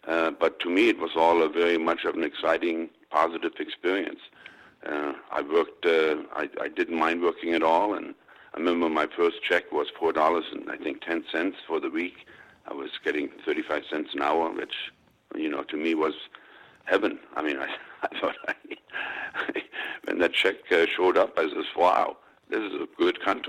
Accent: Germany; I had no idea where oranges came from growing up in Germany.

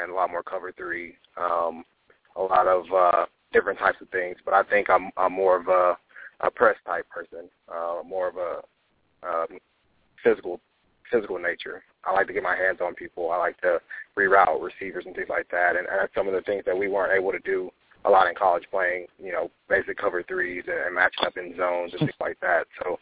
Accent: Lufkin, Texas, United States; I'll be back in my hometown of Lufkin, watching it with the family and some friends

